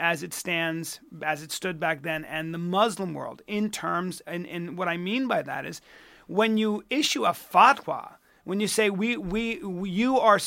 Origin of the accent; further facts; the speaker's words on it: United States; I'm an American.